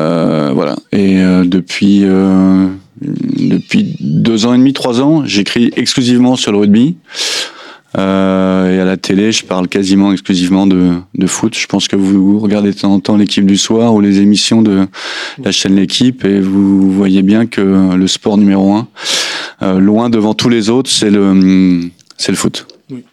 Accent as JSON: {"language": "French", "town": "Flers", "region": "Normandy", "country": "France", "tie": "born there", "said": "j'ai 50 ans, je suis né à Flers, juste à côté, hein, à l'hôpital."}